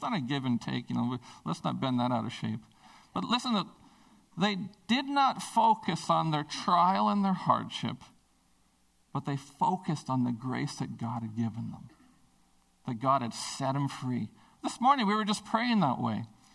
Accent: Prince Rupert, British Columbia, Canada; I know that I was raised in Prince Rupert in a time when it was pretty tough.

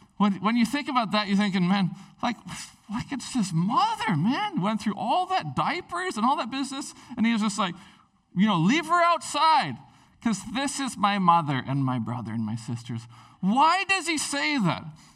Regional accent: Prince Rupert, British Columbia, Canada; when I was a teenager, growing up in Prince Rupert

